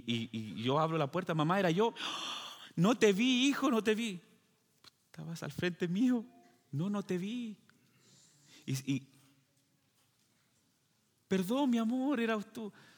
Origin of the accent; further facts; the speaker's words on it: Chile; De antemano, yo soy de Chile, entonces a veces pueden cambiar las palabras